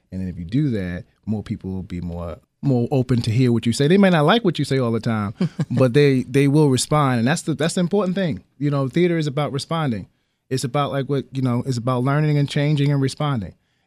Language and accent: English; Newark, New Jersey, United States; Oh, no, I'm actually born and raised in Newark, New Jersey.